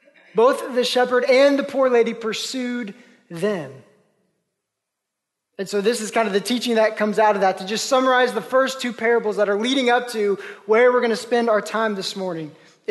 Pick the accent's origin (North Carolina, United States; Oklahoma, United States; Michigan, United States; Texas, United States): Oklahoma, United States; I grew up in Oklahoma.